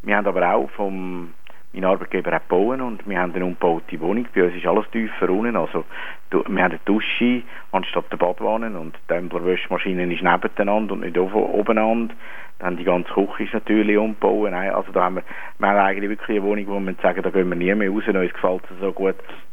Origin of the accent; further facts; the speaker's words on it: Hirzel, Zurich, Switzerland; Und im Hirnzlaben, wo ich aufgewachsen bin, habe ich dann eigentlich auch nicht viel gemerkt von dem Kleinwuchs.